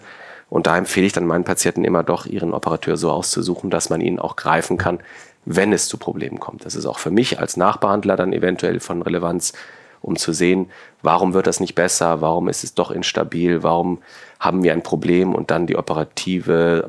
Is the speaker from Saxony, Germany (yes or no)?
no; Cologne, North Rhine-Westphalia, Germany; now in Hamburg, Germany; Es war ganz spannend für mich als Kölner hier in Hamburg festzustellen